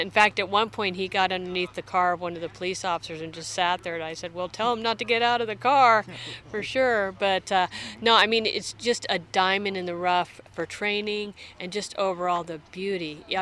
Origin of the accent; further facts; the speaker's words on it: Marin County, California, United States; growing up in Marin County, I never knew it was here and had no idea.